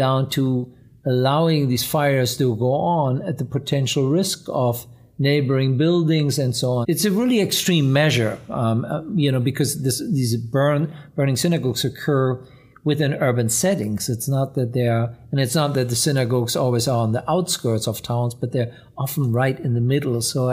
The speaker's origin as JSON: {"language": "English", "region": "Hamburg", "country": "Germany", "tie": "born or raised there", "said": "I know from my hometown in Hamburg, in the morning, they're marched out to the places where they work"}